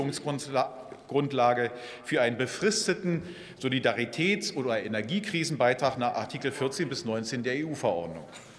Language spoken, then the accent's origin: German; Lower Saxony, Germany; Ich komme aus Niedersachsen, und für unsere Landwirte ist es ein bitteres Zeichen